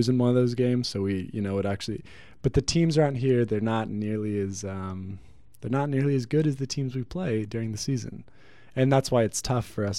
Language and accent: English; Washington, United States; but I was from Washington and I usually didn't have a lot of people to run with.